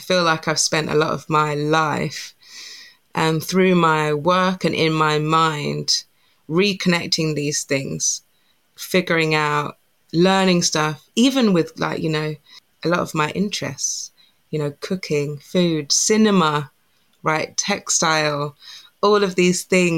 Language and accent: English; London, United Kingdom; I grew up in London, so my Jamaican family is in and around London / the States. So I was always very attached to my Black side